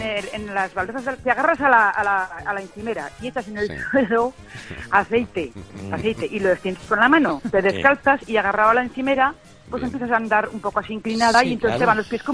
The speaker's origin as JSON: {"language": "Spanish", "town": "Mallén", "region": "Aragon", "country": "Spain", "tie": "born or raised there", "said": "Y somos una familia grandísima … Malien, mi pueblo."}